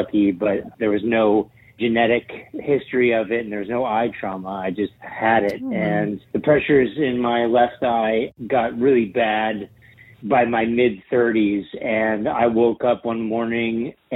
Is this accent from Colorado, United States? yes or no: no; Los Angeles, California, United States; I'm from Los Angeles.